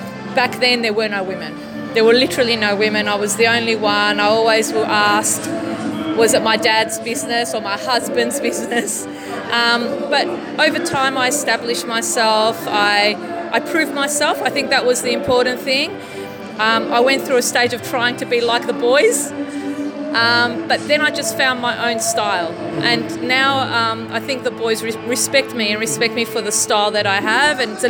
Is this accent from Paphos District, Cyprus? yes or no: no; Famagusta, Famagusta District, Cyprus; Φαμακούσα, από το Βαρόσι. Η μαμά μου είναι από ένα χωριό που το λένε Άσα.